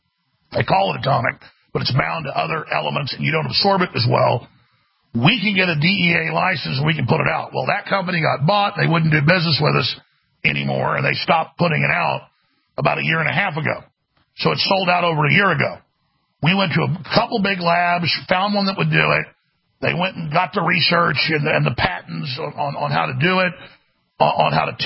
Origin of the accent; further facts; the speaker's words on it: Wales, United Kingdom; I'm obviously Welsh and a lot of family going back to jolly old England.